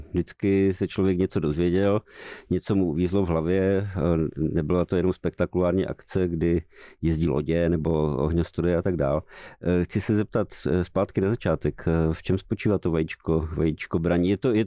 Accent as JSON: {"language": "Czech", "region": "Silesia", "country": "Czechia", "said": "Já jsem ze Slezska, myslím si, že mám velký vztah ke Karlově mostu."}